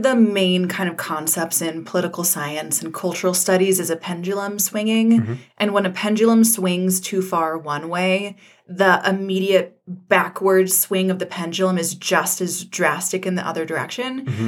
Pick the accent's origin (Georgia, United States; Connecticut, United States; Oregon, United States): Georgia, United States; I grew up in Georgia. I don't know if you are familiar with this, but gals in the South kind of hit 13 and get religious.